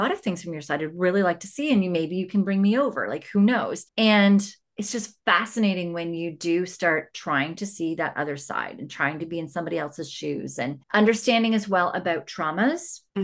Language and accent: English; Saskatchewan, Canada; born there; So I was born in Saskatchewan, in Canada, in Saskatchewan. And my mom's whole family was in Saskatchewan, and we spent all of our time with them.